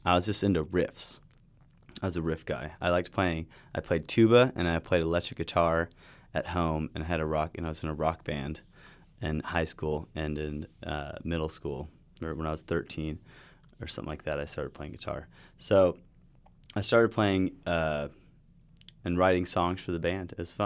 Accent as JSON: {"language": "English", "town": "Conway", "region": "Arkansas", "country": "United States", "tie": "born or raised there", "said": "Yeah, we both grew up in Arkansas, and in my hometown of Conway, Arkansas, we had a pipeline burst about 10 miles from my house in Mayflower"}